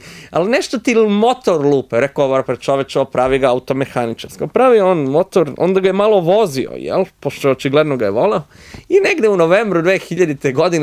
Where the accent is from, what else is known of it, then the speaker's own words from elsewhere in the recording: Niš, Southern and Eastern Serbia, Serbia; ja sam inače iz Niša, što se možda da čuti, jel?